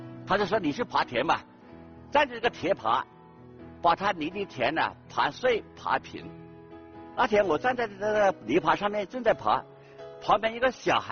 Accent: Hunan, China; 我从小在湖南的农村中长大

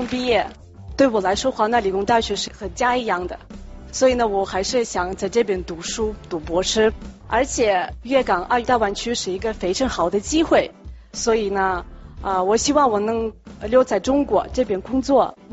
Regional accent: Russia; Chinese is a second language; now in China; 是留学生，我是来自俄罗斯。

